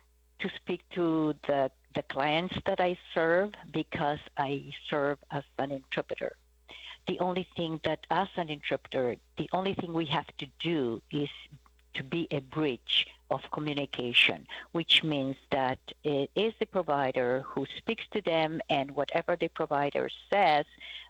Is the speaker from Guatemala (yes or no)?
yes; Guatemala; In my home country, like Guatemala, we have 22 languages